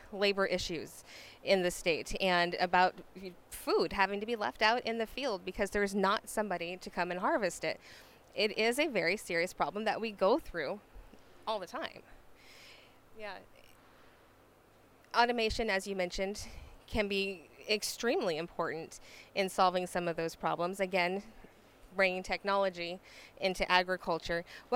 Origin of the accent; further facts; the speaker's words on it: California, United States; Obviously, the crops grown in my hometown area, Fresno County, Madera County, obviously it would help out.